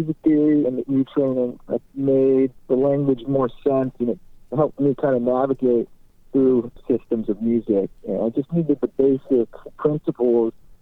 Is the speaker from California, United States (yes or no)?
yes; Topanga, California, United States; He's actually someone I grew up with in Topanga